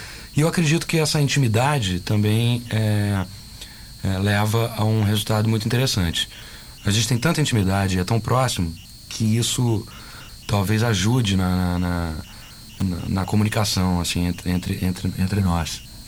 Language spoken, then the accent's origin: Portuguese; Minas Gerais, Brazil; eu sou mineiro.